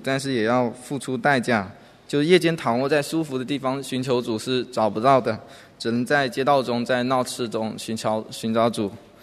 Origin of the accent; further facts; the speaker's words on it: Shenzhen, Guangdong, China; 我是来自深圳的一个弟兄